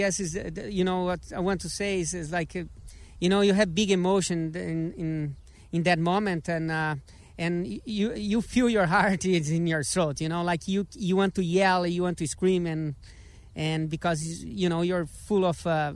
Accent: Brazil; You know, I came from Brazil, and in Brazil we are big in the Queen. You know, we love the Queen there.

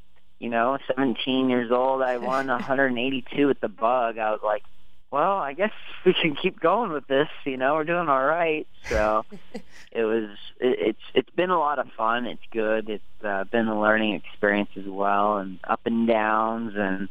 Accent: California, United States; I grew up in the Bay Area, just on the backside of Bay Meadows and Golden Gate Fields.

